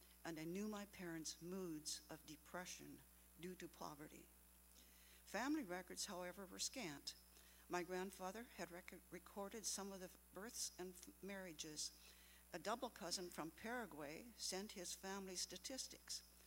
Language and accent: English; Saskatchewan, Canada; born there; 2 years later, I was born in Saskatchewan on a very stormy November night. I was their first Canadian.